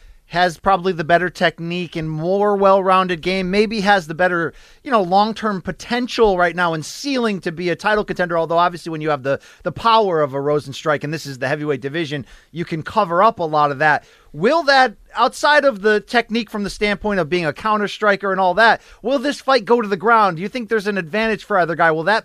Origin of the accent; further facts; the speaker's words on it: Connecticut, United States; It really doesn't impress you coming from a factory town, but at the same time, I am from Connecticut, so I can speak well enough where I'm not going to cost myself.